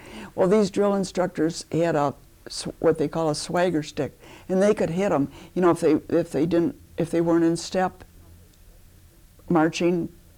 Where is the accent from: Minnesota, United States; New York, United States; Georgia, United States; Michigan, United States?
Michigan, United States; lived in Michigan, so I had no idea what it was like. There weren't any black people that lived in my hometown.